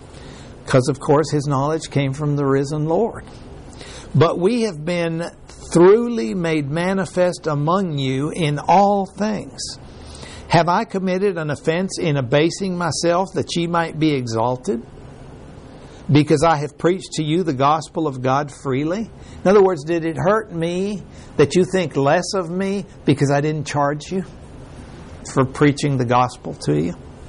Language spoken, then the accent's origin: English; Mexico; I remember when I grew up in Mexico, and I remember being so impressed by how nice everybody behaved, how polite they were.